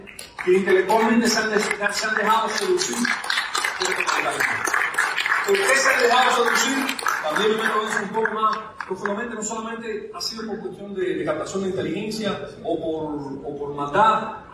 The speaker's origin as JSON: {"language": "Spanish", "country": "Cuba", "said": "Y esa como cubano, comprender cómo nos victimizaron con esa doctrina de la mentira"}